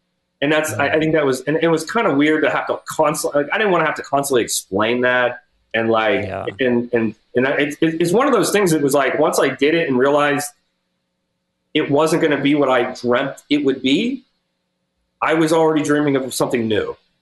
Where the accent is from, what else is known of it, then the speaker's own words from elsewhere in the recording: Pittsburgh, Pennsylvania, United States; I was thinking about what was going on back in my hometown.